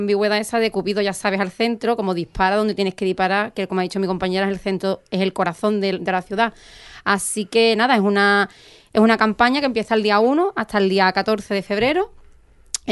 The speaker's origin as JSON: {"language": "Spanish", "town": "Cádiz", "region": "Andalusia", "country": "Spain", "tie": "born there", "lives_now": "El Puerto de Santa María, Spain", "said": "Yo soy gaditana de nacimiento, adoptada portuense desde el 2008, me considero portuense ya de pleno derecho."}